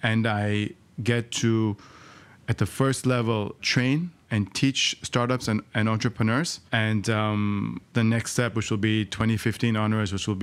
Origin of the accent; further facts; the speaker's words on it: India; also born or lived in Hong Kong; I'm Indian, born in Hong Kong, and then lived around the world from studying to working. There's Switzerland, there's the US, there's Chile, Poland, Czech Republic, China, India, and Dubai.